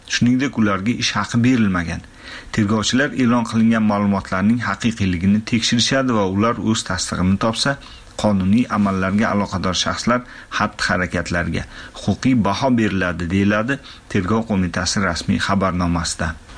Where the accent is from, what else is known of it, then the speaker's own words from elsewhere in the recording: Aravan, Osh Region, Kyrgyzstan; Ikkinchidan, Zafar 2015 yildan beri bir necha marta Qirg'izistonga, Aravonga borib kelgan. Chunki uni nikohdagi ayol o'sha yerdan, mening ham qishlog'im.